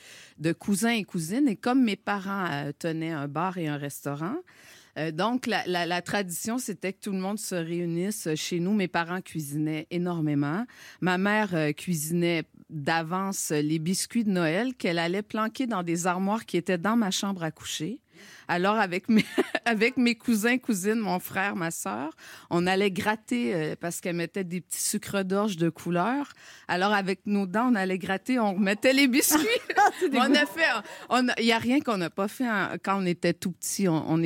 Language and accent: French; Quebec, Canada; now in Montreal, Canada; Et puis moi, j'ai grandi en Gaspésie.